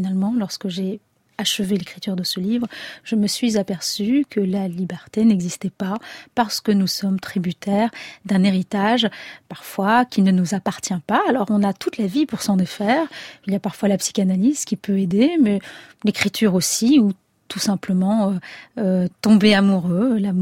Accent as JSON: {"language": "French", "country": "Algeria", "said": "Je viens d'Algérie."}